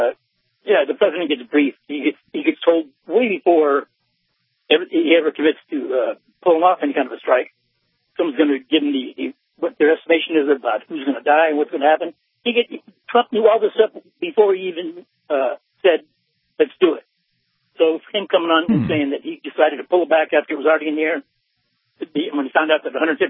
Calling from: Needles, California, United States

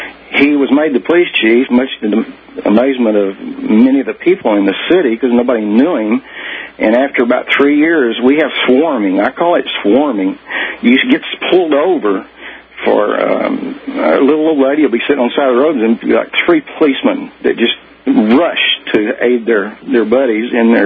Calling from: Texas, United States; Calling from Texas.

